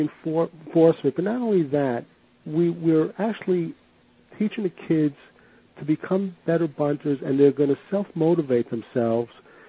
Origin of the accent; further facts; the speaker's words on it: New York, United States; I remember way back when I was growing up around the New York area and I was a New York Yankee baseball fan